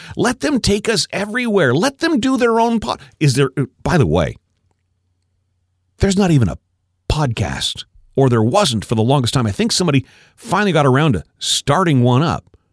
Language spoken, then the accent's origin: English; Canada; And granted, we're Canadian. We're not over the top.